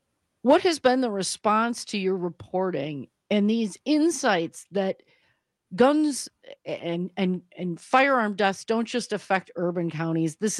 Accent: Wisconsin, United States; growing up in Wisconsin as a Wisconsin native, while my family weren't gun owners, most of the people I know are and were very engaged in outdoor sporting activities, hunting, using firearms.

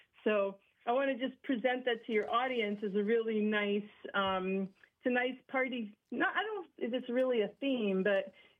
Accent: New Jersey, United States; I'm just from New Jersey.

